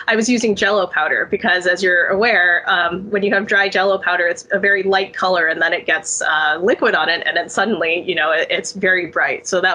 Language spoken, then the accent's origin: English; Houston, Texas, United States; Growing up in Houston, right down the street from the Johnson Space Center, which is the home of all the astronauts, of course, space was really cool.